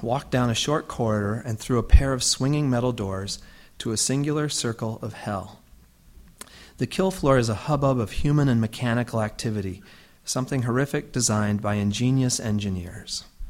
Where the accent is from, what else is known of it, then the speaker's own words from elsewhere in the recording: Colorado, United States; I grew up in Colorado, but arrived in Nebraska from my home in New York City, which strikes many here as odd.